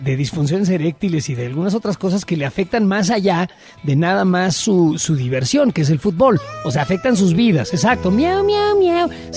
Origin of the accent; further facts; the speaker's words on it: Mexico; Somos mexicanos y vamos como mexicanos a una cuestión que es